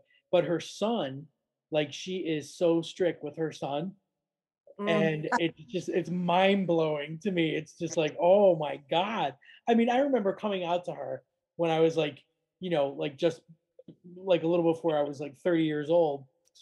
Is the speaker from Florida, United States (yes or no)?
yes; Florida, United States; now in United Kingdom; And then they have the audacity to challenge me because I'm from Florida.